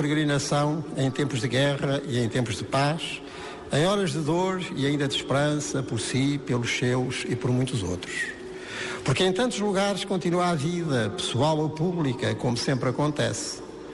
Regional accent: Portugal; E como nós portugueses poderemos compreender e sentir isto mesmo.

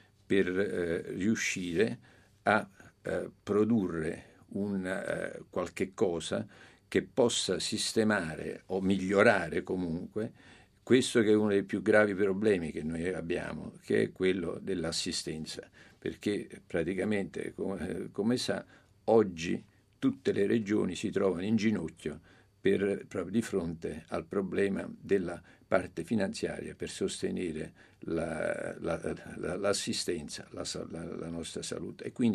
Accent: Naples, Campania, Italy; e io sono napoletano, nella Piazza dei Martiri, che sta vicino a Via di Mille, vicino a casa mia, al centro

